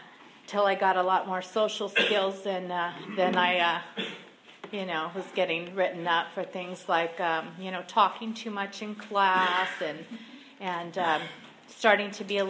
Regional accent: Santa Maria, California, United States; And I grew up here in Santa Maria, and my parents, they just celebrated 48 years together

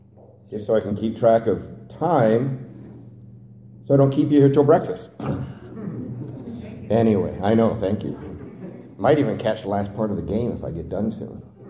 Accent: Covina, California, United States; I'm from Covina, right? 4 hours away.

